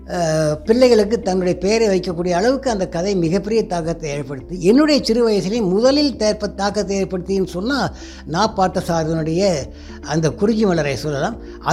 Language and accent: Tamil; Bommakottai, India; பிறந்து வளர்ந்தது வந்து அருப்புக்கோட்டைக்கு பக்கத்தில் இருக்கக்கூடிய ஒரு குக்கிராமம், சின்ன கிராமம், பொம்மாக்கோட்டைன்னு ஒரு வில்லேஜு. அதில் தான் நான் பிறந்து வளர்ந்தேன்.